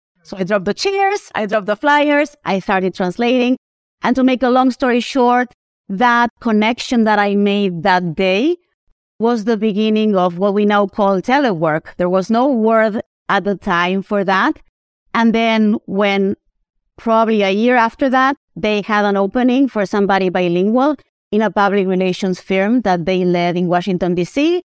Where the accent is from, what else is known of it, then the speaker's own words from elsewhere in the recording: Argentina; now in United States; So I am from Argentina, South America.